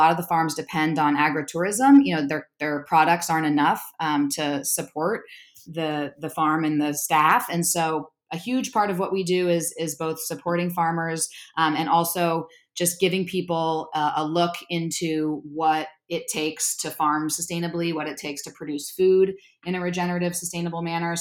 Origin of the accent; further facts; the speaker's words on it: San Francisco, California, United States; also born or lived in Marin County; So I'm third generation San Franciscan and second generation Marin County.